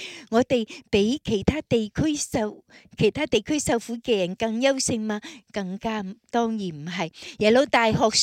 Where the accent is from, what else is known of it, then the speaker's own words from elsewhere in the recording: Canada; 我就是我们加拿大人那个的价值观